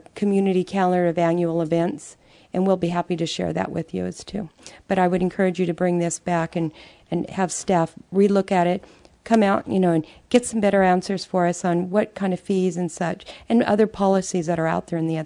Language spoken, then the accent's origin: English; Texas, United States; accent: Texas; that's my Texas accent